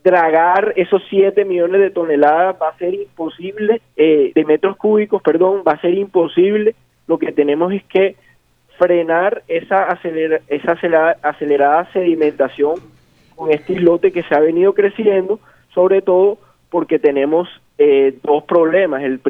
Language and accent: Spanish; Barranquilla, Atlántico, Colombia; y nosotros debemos, como barranquilleros, garantizar que en la próxima APP